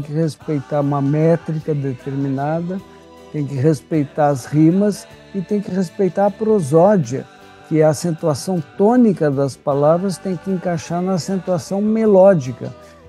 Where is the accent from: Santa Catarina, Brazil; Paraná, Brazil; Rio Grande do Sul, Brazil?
Rio Grande do Sul, Brazil; Pelotas; moved away as an adult; also born or lived in Porto Alegre / Rio de Janeiro; Quando a gente foi para Porto Alegre, saímos de Pelotas, fomos para Porto Alegre fazer faculdade de engenharia.